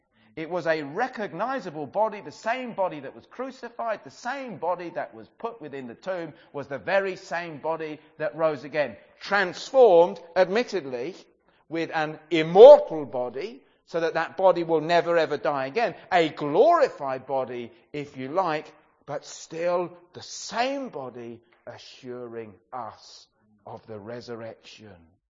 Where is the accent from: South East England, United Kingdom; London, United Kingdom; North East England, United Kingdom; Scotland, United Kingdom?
South East England, United Kingdom; Brighton; That's how I grew up in Brighton.